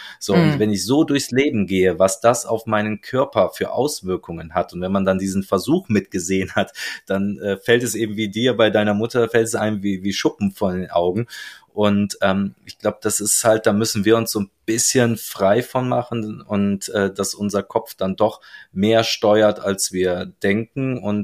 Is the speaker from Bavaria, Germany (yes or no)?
no; Cologne, North Rhine-Westphalia, Germany; so wie wir in Köln gerne sagen, wo ich herkomme